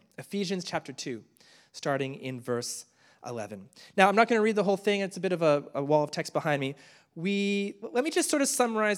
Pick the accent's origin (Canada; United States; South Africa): Canada; Now, I grew up in Canada, went to a fairly large church